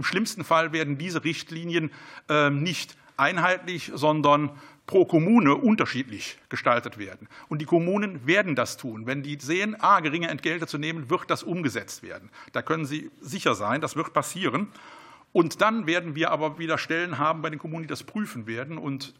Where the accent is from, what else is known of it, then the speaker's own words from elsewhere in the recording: Rhineland, Germany; Auch ich komme aus dem Rheinland und wir haben da so ein schönes Karnevalslied.